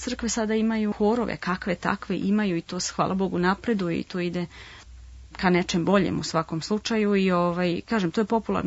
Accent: Serbia; Kod nas u Srbiji mi nemamo amaterske orkestre

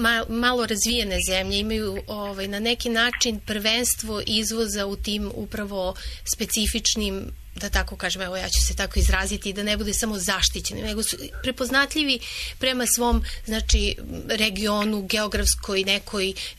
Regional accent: Serbia; Kod nas u Srbiji imate situaciju da mi imamo, znači zahvaljujući Turskoj vladavini, ali imamo neki uticaj turske kuhinje kod nas.

